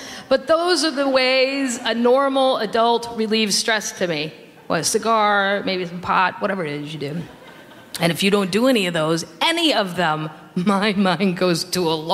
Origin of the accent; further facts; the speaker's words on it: Wisconsin, United States; I'm from Wisconsin.